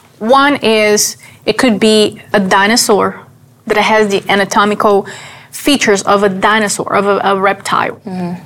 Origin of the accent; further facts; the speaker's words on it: Brazil; For example, I'm from Brazil.